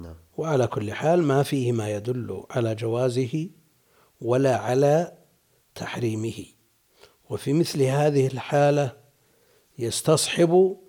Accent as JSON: {"language": "Arabic", "region": "Najd", "country": "Saudi Arabia", "said": "هذا هو الموجود والمتعارف عليه عندنا في نجد، هذا هو المعروف عندنا"}